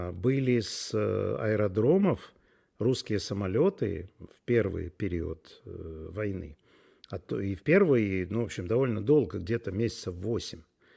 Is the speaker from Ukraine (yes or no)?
no; Minsk, Belarus; Я минчанин, и мои одноклассники служат в армии.